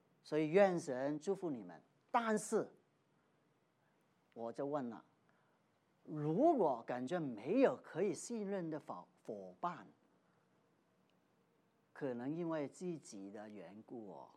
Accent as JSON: {"language": "Chinese", "country": "Hong Kong", "moved": "yes", "said": "我以前在香港，我从香港过来的"}